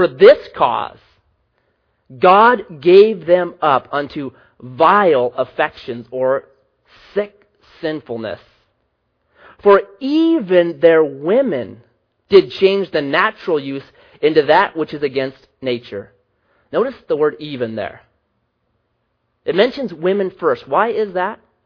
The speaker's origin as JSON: {"language": "English", "town": "Grants Pass", "region": "Oregon", "country": "United States", "tie": "born or raised there", "said": "When I was growing up, I grew up in Southwest Grants Pass, not the best part of town. Even as kids, we referred to it as Felony Flats."}